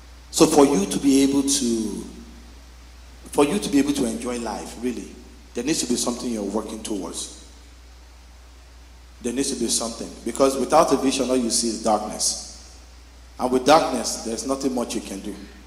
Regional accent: Nigeria; now in Bowmanville, Canada; some of us are Canadians too, like myself, you know. I'm from Bowmanville, you know. But let's go back to our Nigeria. Now, remember growing up in Nigeria

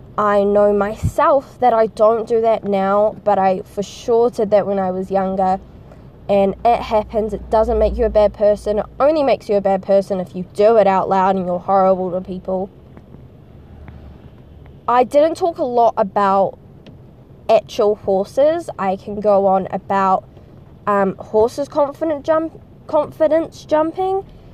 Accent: New Zealand; accent: Kiwi; I don't think my accent is very interesting, but then I don't think Kiwi accents are, but that's only because I am Kiwi and I grew up around it.

